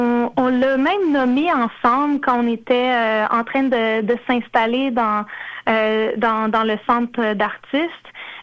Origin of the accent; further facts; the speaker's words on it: Longueuil, Quebec, Canada; j'ai grandi à Longueuil. Je suis issue de la Première Nation Wolastoqiyik Ouassibegook. Et je suis également québécoise.